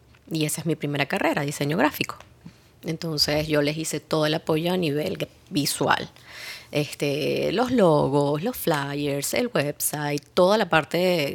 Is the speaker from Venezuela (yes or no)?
yes; Venezuela; desde que yo salí de Venezuela